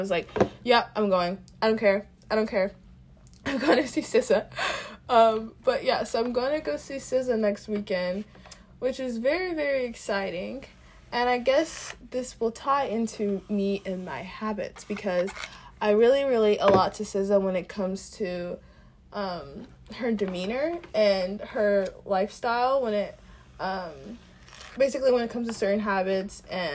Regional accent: the South, United States; because I grew up in the South and there was a lot of Southern Baptist people over there. I grew up in Black churches.

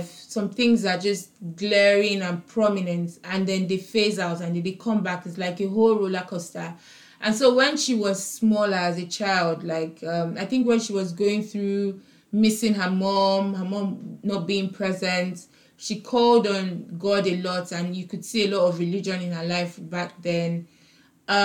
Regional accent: Nigeria; I was kind of relating it to myself and just being in a Nigerian child in general, where religion is basically part of your upbringing

